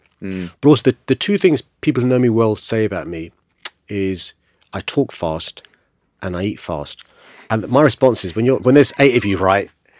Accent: Tooting, London, United Kingdom; I was born in St. George's Hospital in Tooting, raised in a council estate up the road in Knowlesfield, ended up buying a property a stone's throw from St. George's, and I live a longer stone's throw from St. George's.

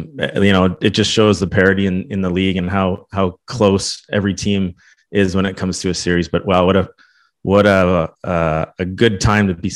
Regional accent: Toronto, Ontario, Canada; I mean, I'm from Toronto area

